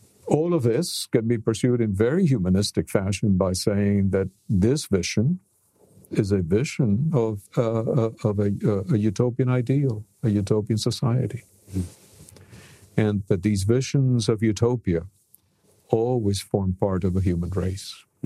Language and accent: English; Cuba; born there; English is a second language; Now, I was born in Cuba. I lived in a socialist, then communist regime, openly declared as such.